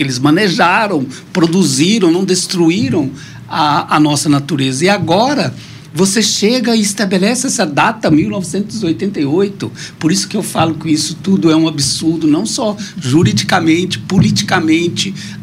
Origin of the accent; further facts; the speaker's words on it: Minas Gerais, Brazil; eu vim lá de Minas